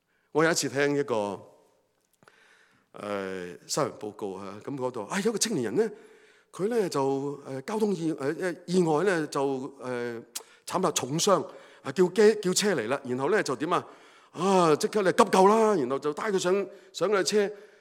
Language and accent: Chinese; Hong Kong; 这个的聪明呢不是我们香港人所说的聪明